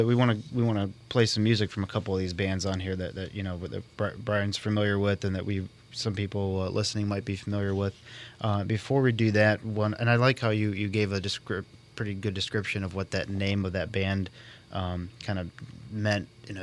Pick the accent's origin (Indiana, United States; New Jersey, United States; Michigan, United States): Indiana, United States; I grew up in Northwest Indiana.